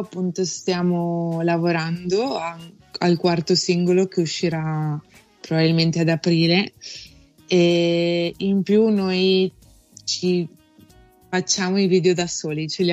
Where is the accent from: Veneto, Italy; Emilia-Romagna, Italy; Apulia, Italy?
Veneto, Italy; Verona; noi siamo di Verona, quindi suoniamo spesso in locali qui a Verona